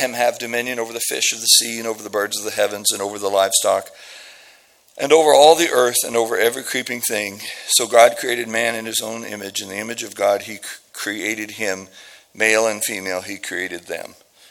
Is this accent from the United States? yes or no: yes; Midwest, United States; I grew up in the Midwest, and shame is a core value when you grow up in the Midwest.